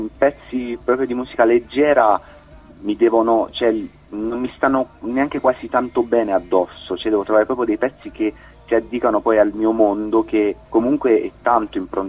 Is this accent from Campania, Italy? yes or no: no; Apulia, Italy; dalla Puglia, spero proprio dal mio paese, quindi dalla mia zona, dalla provincia di Foggia